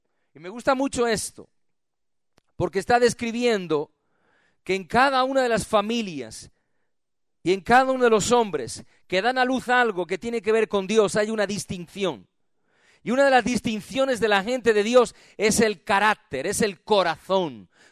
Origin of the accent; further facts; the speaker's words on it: Spain; si tú llevas una bandera como español, te dicen, ah, tú eres de derechas